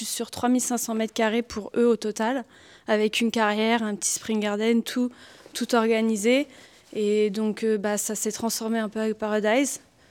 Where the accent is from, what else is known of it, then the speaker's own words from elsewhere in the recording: Centre-Val de Loire, France; je viens du Loiret.